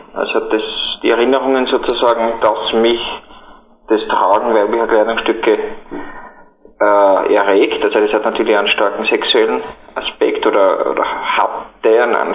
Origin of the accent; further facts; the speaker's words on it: Salzburg, Austria; moved away as an adult; now in Graz, Austria; Ich lebe in Graz, ursprünglich komme ich aus Salzburg, bin in Graz seit ungefähr doch schon 13 Jahren zum Studieren daher gekommen